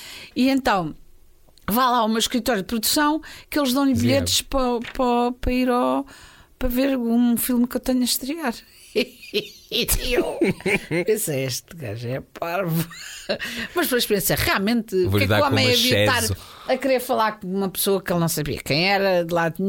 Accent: Lisbon, Portugal; vim de Lisboa, Portugal.

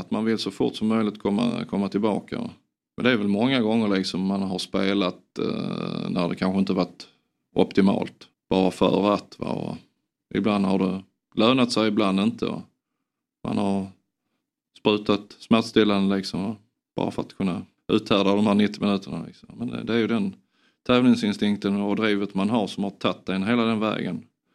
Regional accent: Sweden; Jag har uppnått något som för en svensk är möjligt liksom, det mesta.

